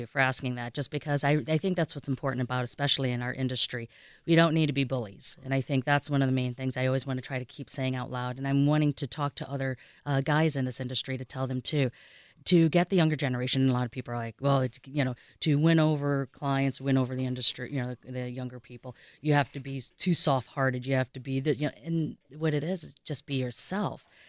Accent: Indiana, United States; No, they're in Indiana. I grew up in Indiana, the Notre Dame area.

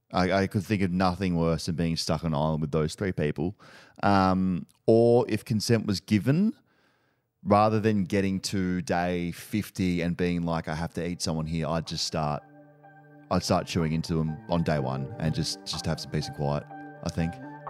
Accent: Adelaide, South Australia, Australia; I grew up in Adelaide.

